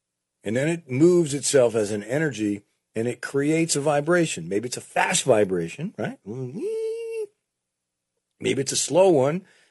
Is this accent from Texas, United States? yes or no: no; Connecticut, United States; I grew up in Connecticut in a place where there was a lot of tobacco barns